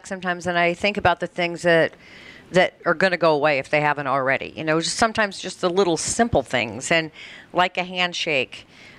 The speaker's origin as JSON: {"language": "English", "region": "Colorado", "country": "United States", "tie": "born or raised there", "said": "I grew up in Colorado and you could."}